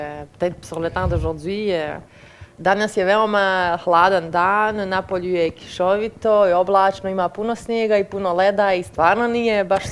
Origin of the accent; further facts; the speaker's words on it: Bosnia & Herzegovina; moved away; also born or lived in Serbia; on a immigré de ma ville natale, du pays de Bosnie, pour immigrer jusqu'en Serbie